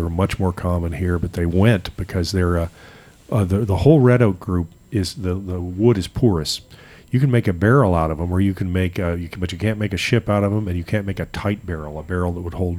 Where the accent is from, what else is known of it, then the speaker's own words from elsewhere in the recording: California, United States; So, you know, I come from California where they were all evergreen, so I like myrcinifolia.